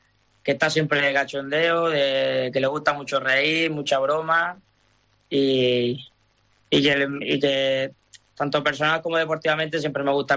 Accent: Almería, Andalusia, Spain; de haber coincidido de pequeño jugando ahí en Almería

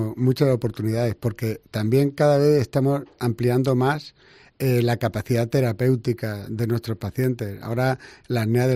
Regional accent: Martos, Andalusia, Spain; pero yo que soy de Marto, no entiendo cómo puede faltar terreno empresarial en Marto.

